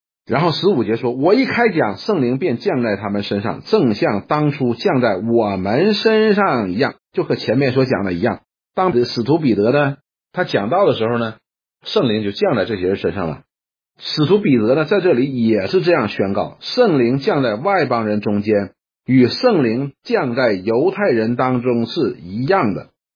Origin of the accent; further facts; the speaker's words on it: China; 用我们中国人的话说就是一五一十的把这件事情讲给他们听